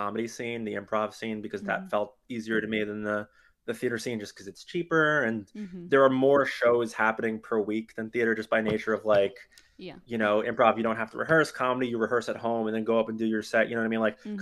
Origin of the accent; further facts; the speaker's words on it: Dobbs Ferry, New York, United States; also born or lived in Philadelphia; I grew up in a town called Dobbs Ferry, which is like somewhere between Yonkers and Sleepy Hollow